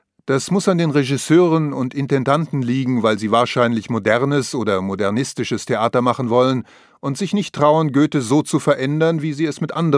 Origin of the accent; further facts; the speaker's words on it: East Germany, Germany; Dieser Spruch war mir als Ostdeutscher zu dieser Zeit nach dem Bau der Mauer ein großer Trost.